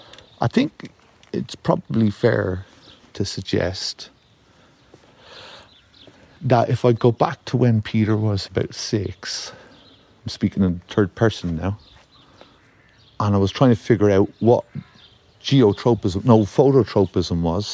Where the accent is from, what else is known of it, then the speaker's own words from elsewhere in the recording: Ireland; I can't do two things extremely well as an Irishman.